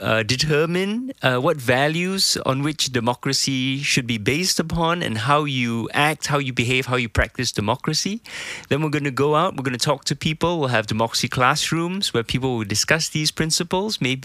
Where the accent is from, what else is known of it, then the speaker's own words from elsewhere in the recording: Singapore; now in Manila, Philippines; I am from Singapore, but I live in Manila in the Philippines.